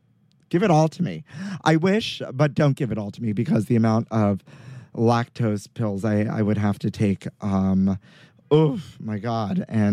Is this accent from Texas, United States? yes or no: no; New York, United States; growing up in Sunset Park, Brooklyn, slash, like, across the border from Borough Park, we used to have an actual Entenmann's bakery